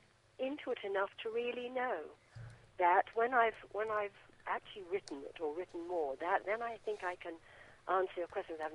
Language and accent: English; Australia; I come from Australia, which has got the most amount of deadly creatures that I think than almost anywhere in the world, and I grew up there